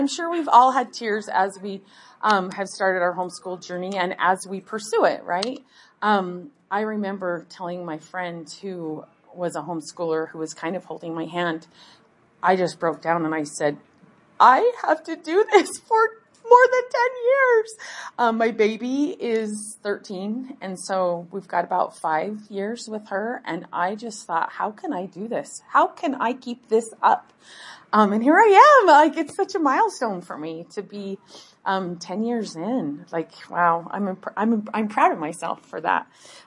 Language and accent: English; Shelley, Idaho, United States; I'm from Shelley, Idaho, and we live on 3 acres out in the country